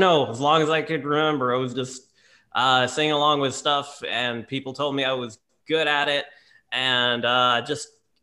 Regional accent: Long Island, New York, United States; now in New Orleans, United States; Like, this is back when I was still living on Long Island. I grew up on Long Island. I moved to New Orleans a couple years ago. So, you know, all the trace of Southern accent in my voice, that's completely acquired by accident.

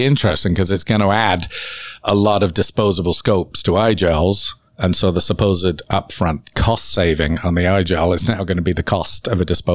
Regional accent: Canada; We're so Canadian, aren't we?

